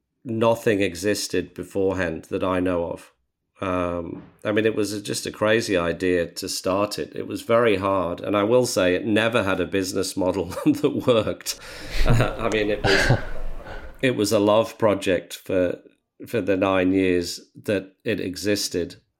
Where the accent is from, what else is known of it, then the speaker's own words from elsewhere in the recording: Australia; It's part of our vernacular and our core skill set as Australian entrepreneurs today.